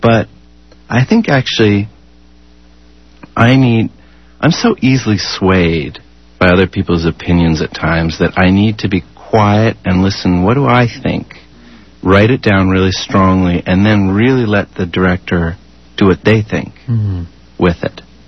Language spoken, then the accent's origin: English; Canada; I'm Canadian. I'm gay. I'm white. I'm male. I'm 46.